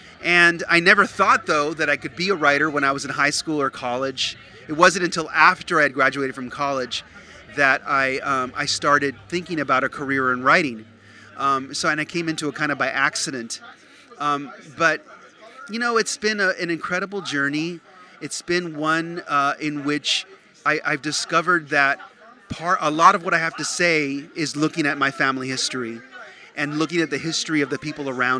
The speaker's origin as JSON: {"language": "English", "country": "Guatemala", "said": "I'm from Guatemala."}